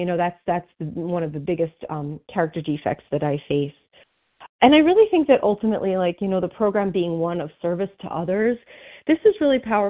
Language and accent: English; New Jersey, United States; I'm from New Jersey